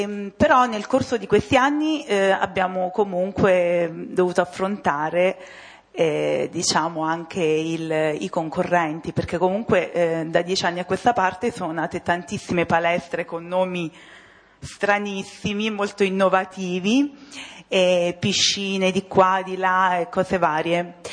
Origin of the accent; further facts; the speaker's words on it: Altino, Abruzzo, Italy; io vengo da Altino in provincia di Chieti, un paese di 250 abitanti